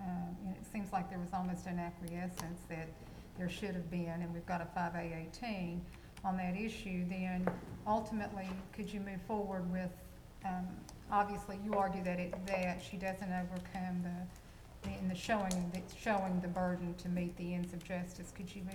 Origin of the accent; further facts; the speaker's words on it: Virginia, United States; You know, I'm from Southwest Virginia, so I'm going to butcher it.